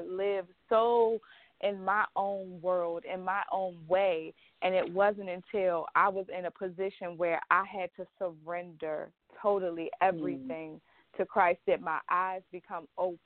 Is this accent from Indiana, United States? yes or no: no; Washington, District of Columbia, United States; I grew up in Washington, D.C. area, and I grew up in a household, as I shared earlier, with my grandparents.